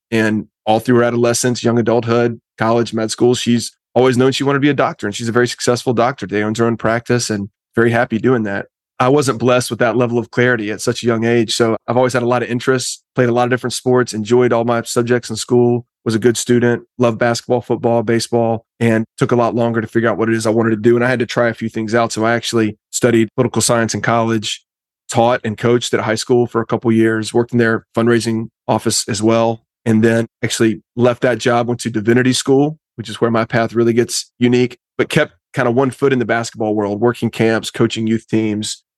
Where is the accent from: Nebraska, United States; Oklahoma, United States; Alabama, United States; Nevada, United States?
Alabama, United States; And I grew up in Alabama and my dad's an alum. I grew up as a fan of the team.